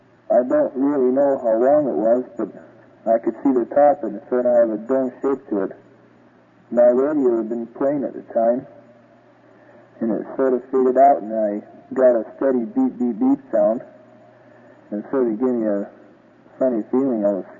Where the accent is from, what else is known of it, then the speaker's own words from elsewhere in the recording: Alberta, Canada; from Taborn in Alberta.